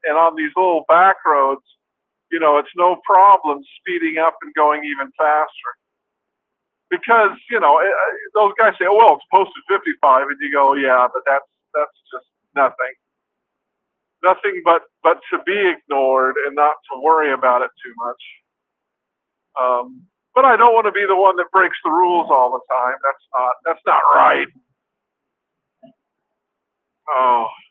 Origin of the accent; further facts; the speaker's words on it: Garden Grove, California, United States; also born or lived in Los Angeles; And I say, you know, Los Angeles, California. Actually, the place I remember is Garden Grove, California, which is in Orange County.